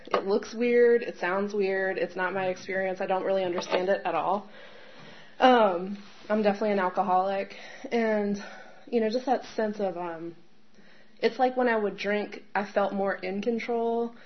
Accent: Baltimore, Maryland, United States; I'm from Baltimore City, and so I fell into this whole, like, waterfront culture

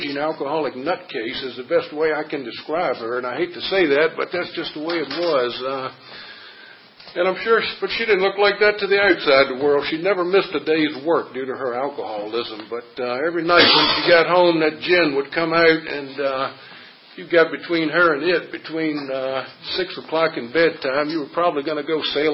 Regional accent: Virginia, United States; I grew up in Lunenburg County, which is a farming area. Our nearest neighbors were about a half mile in each direction. And we raised tobacco and acres of gardens

